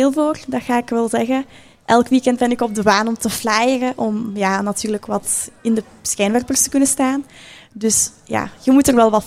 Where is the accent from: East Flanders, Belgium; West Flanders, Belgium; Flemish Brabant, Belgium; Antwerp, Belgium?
East Flanders, Belgium; Erpe-Mere; ik ben dus inderdaad van Erpenmeren, maar ik heb ook wel een link met Ninove.